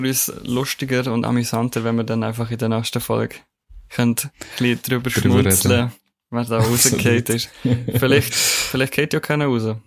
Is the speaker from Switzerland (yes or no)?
yes; Switzerland; Mir natürlich als Schweizer